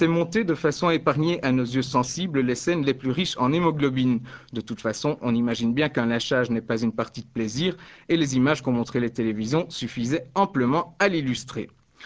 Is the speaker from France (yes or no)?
no; Belgium; dans un centre fermé pour sans-papiers chez nous en Belgique